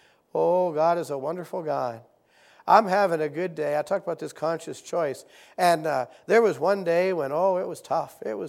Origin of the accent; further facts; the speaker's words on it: Fairmont, United States; And I can still remember driving across my hometown, Fairmont, thinking to myself